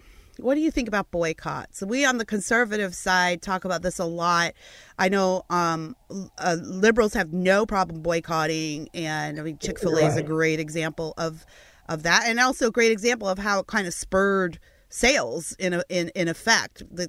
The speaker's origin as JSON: {"language": "English", "town": "Portland", "region": "Oregon", "country": "United States", "said": "I see him on the court with a Black Lives Matter T-shirt, and I'm from Portland, where my business has been taken over by Black Lives Matter protests."}